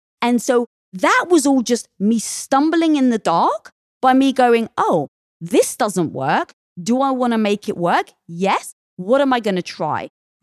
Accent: United Kingdom; I'm British.

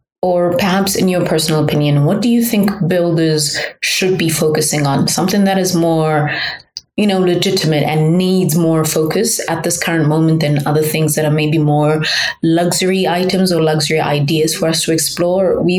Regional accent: Lesotho; I myself qualified outside of the fact that I came from Lesotho.

